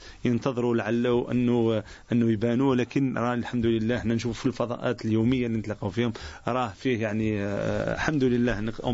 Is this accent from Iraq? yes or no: no; Algeria; نعم في جزائريين، احنا 6 جزائريين